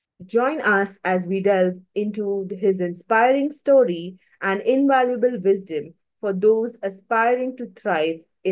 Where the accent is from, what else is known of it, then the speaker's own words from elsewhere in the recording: India; first language Malayalam; English is a second language; the one that I had recently watched was in Malayalam, actually, which is my mother tongue.